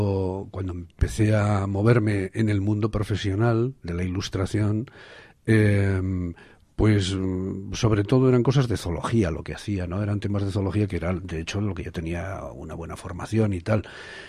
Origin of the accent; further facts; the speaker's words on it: Burgos, Castile and León, Spain; Bueno, al mundo rural burgalés, porque yo soy de Burgos.